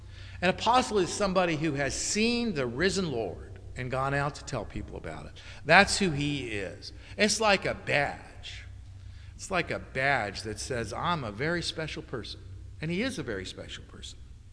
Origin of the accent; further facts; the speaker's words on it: New Jersey, United States; it was a terrible disability growing up in New Jersey in the shadow of the great years of the New York Yankees